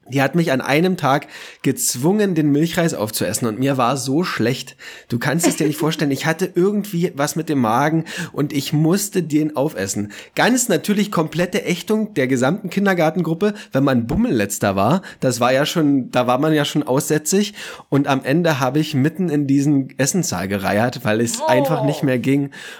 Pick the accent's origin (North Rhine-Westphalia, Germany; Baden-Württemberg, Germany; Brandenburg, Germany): Brandenburg, Germany; Kolkwitz; denn du warst in meinem Heimatdorf in Kolkwitz auch unterwegs